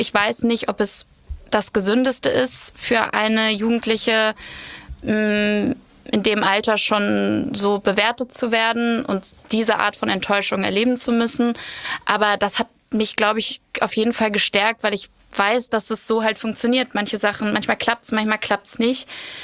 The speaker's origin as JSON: {"language": "German", "region": "Hamburg", "country": "Germany", "tie": "born or raised there", "said": "ich bin halt in Winterhude groß geworden. Und für mich hat Hamburg bestanden aus Tretboot fahren und schwimmen in der Alster, Fahrrad fahren, später dann irgendwie mit 16 über die Reeperbahn laufen. Also ich hatte so die beste Kindheit und Jugend in Hamburg."}